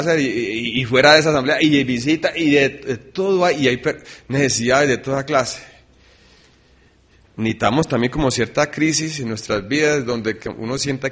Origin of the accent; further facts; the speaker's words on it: Colombia; moved away; Yo salí de Colombia hace 4 años y medio, llegué a un país donde yo no sabía el idioma